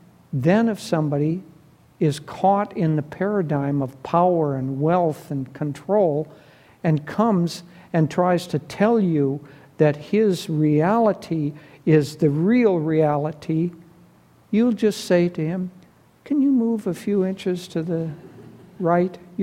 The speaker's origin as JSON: {"language": "English", "region": "Minnesota", "country": "United States", "tie": "born or raised there", "said": "I grew up in Minnesota"}